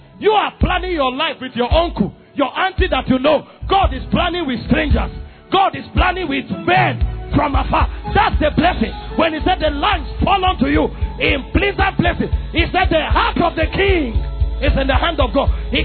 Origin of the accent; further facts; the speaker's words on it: Makurdi, Benue, Nigeria; now in Abuja, Nigeria; When we needed venue in Abuja, I came from Makurdi with my humble background.